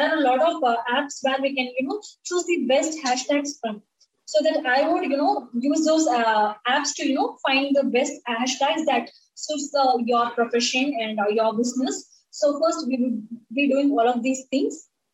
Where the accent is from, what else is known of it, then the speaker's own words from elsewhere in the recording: Tamil Nadu, India; Also, I'm from Tamil Nadu. So we speak Tamil here, right?